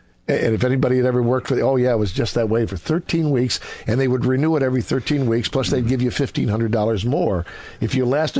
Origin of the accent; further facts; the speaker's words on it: Buffalo, New York, United States; but Buffalo's my home. Grew up there.